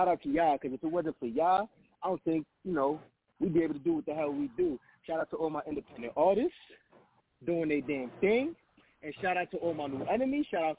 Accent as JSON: {"language": "English", "town": "Bronx", "region": "New York", "country": "United States", "lives_now": "Brooklyn, United States", "said": "But, you know, I'm in Brooklyn right now. I'm from the Bronx."}